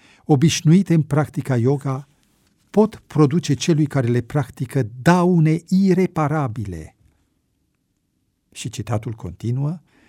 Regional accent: England, United Kingdom; Romanian is a second language; also born or lived in Hyderabad; Eu vin din Anglia. Sunt anglo-indiancă.

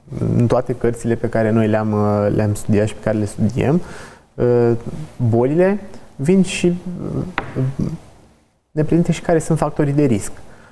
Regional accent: Romania; Să nu uităm că noi, ca și români, atunci când plecăm într-un concediu pe afară

